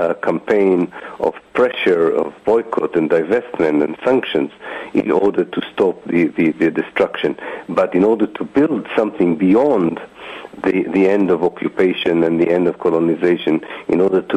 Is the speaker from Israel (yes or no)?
yes; Israel; people who come from the same milieu in which I grew up in Israel